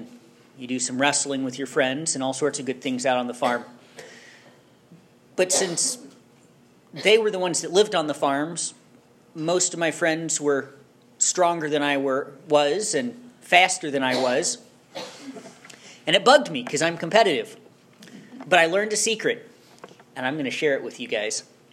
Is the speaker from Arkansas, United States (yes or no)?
no; Iowa, United States; the privilege of growing up in Iowa, a small town of about 1,500 people, and most of my friends were farm kids.